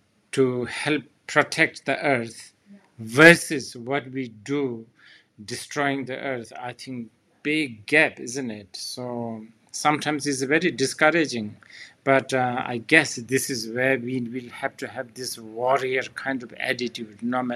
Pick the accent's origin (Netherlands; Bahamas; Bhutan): Bhutan; English is a second language; For instance, like just my home country, Bhutan alone.